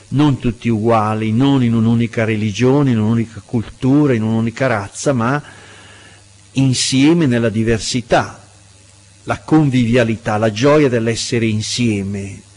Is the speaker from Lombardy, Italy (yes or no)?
yes; Saronno, Lombardy, Italy; sono un migrante, vengo da Saronno, anche se è vicino